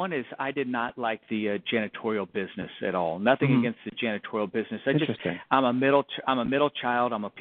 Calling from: Kansas City, Missouri, United States; Kansas City, Missouri. Cold and blusterous winter in Kansas City, Missouri.

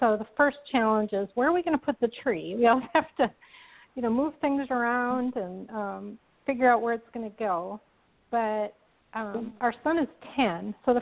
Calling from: Fort Bragg, North Carolina, United States; I am at Fort Bragg, North Carolina.

